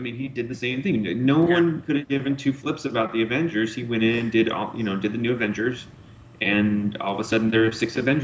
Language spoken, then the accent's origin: English; Ireland; Dude, yeah, I'm Irish.